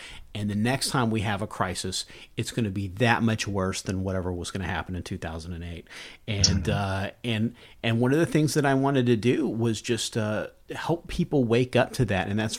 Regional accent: Kentucky, United States; born or raised there

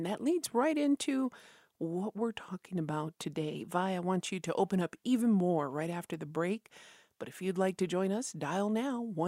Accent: Isleta Pueblo, New Mexico, United States; from Isleta Pueblo

